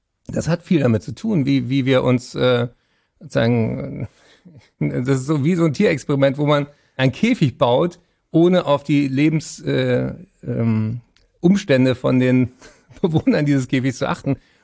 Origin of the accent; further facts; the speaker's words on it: Berlin, Germany; ich bin Berliner